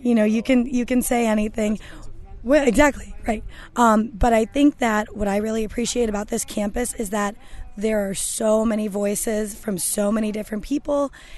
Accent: Illinois, United States; I'm not from Indiana, but I'm from the west suburbs of Chicago.

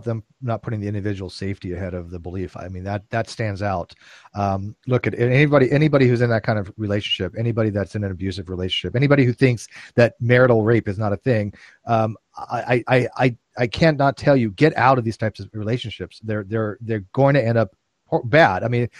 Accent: California, United States; I'm from Orange County, so I mean, I take that very personally

